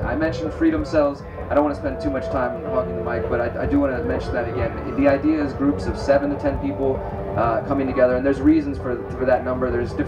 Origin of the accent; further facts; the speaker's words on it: Houston, Texas, United States; Because I'm from Houston, we had a hurricane this last year.